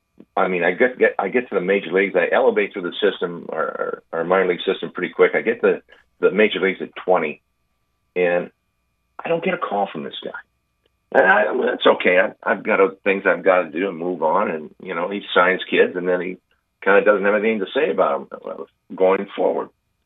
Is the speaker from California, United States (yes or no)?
yes; California, United States; also born or lived in Hawaii; I grew up in Hawaii and California, came to California at 10 years old.